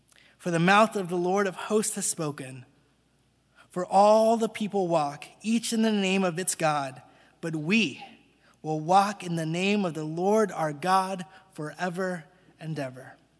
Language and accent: English; Long Beach, California, United States; When I did an internship at a church in my hometown of Long Beach, California